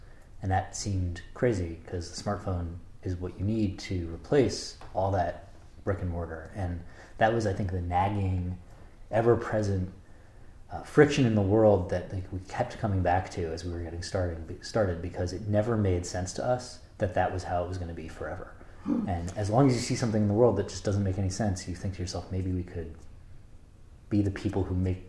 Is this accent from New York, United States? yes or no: yes; New York City, New York, United States; No, I grew up in Manhattan, okay. But on the Upper West Side, and it was kind of itself changing during the time that I grew up.